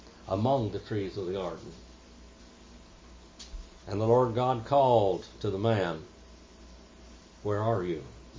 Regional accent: California, United States; I'm Native American. I'm Indian. And when I grew up, my family came to California out of Oklahoma Indian Territory for one reason, so they could own property.

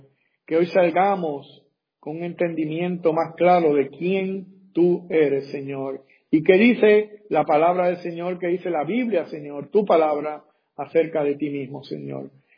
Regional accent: Puerto Rico; Si yo hablo de mi país, que yo soy puertorriqueño

